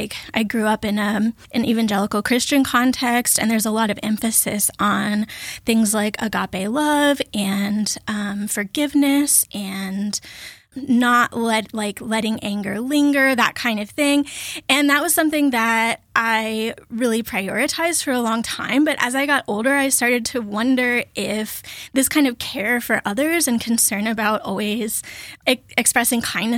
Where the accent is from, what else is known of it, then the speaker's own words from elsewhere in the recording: Daytona Beach, Florida, United States; So I grew up in Florida in the Daytona Beach area, and it was a very touristy, beachy area.